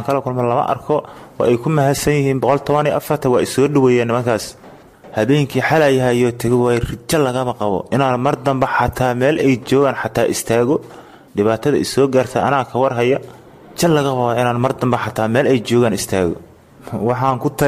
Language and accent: Somali; Guriceel, Galguduud, Somalia; waxaan ahay askari toobadkeena waxaan ka imid degmada Gurceel ee xarqabowbe waxaan jiraa 30 sano